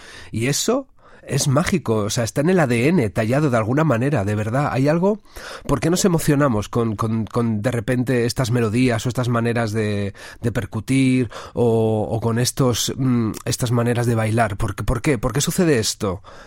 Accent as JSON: {"language": "Spanish", "town": "Valladolid", "region": "Castile and León", "country": "Spain", "said": "Y yo soy de Valladolid, soy castellano, y tengo la jota y las rondadas y el folclore castellano en la sangre, pero también soy herencia andaluza, soy herencia vasca, soy ibérico en realidad, y más aún soy europeo"}